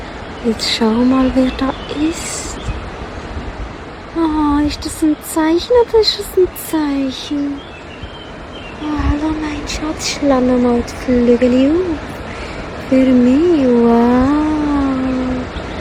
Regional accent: Bern, Switzerland; Ich komme aus der Schweiz, aus Bern.

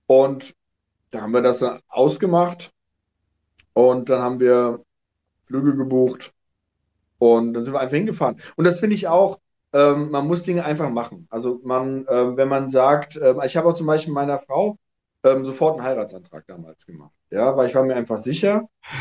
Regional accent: Hesse, Germany; Also ich meine, ich bin in Westhessen aufgewachsen.

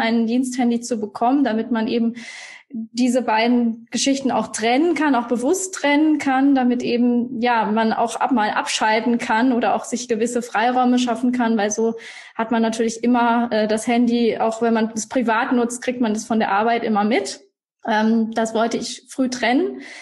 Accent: Iserlohn, North Rhine-Westphalia, Germany; now in Munich, Germany; ich komme ursprünglich aus Iserlohn, auch NRW, bei dir um die Ecke.

